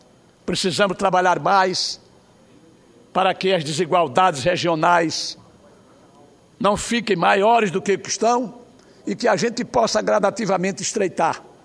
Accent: Alagoas, Brazil; Mas eu, como alagoano do Nordeste

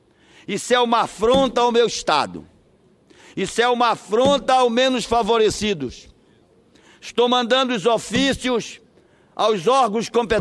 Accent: Salvaterra, Pará, Brazil; Este ramal, eu queria que fosse feito na minha terra, lá em Salvaterra

